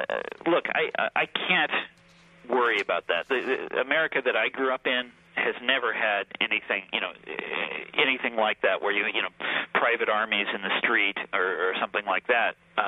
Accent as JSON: {"language": "English", "region": "Kansas", "country": "United States", "said": "I come from Kansas. You know, it was a state full of small towns, small manufacturing cities, farm-to-market towns."}